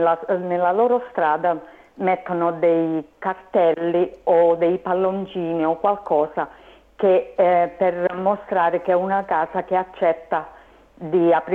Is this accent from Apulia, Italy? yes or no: yes; Foggia, Apulia, Italy; io sono foggiana e da noi si usava